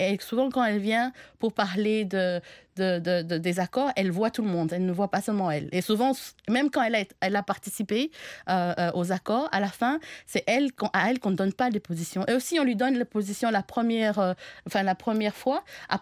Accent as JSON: {"language": "French", "country": "DR Congo", "said": "Un exemple simple, chez moi, en République démocratique du Congo, on a des ethnies où c'est la femme qui est le chef de la famille."}